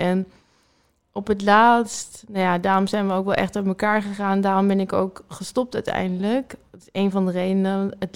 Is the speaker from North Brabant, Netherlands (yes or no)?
no; North Holland, Netherlands; Nee, je hoort wel mijn accent, hè? Ik kom een beetje uit die contraien.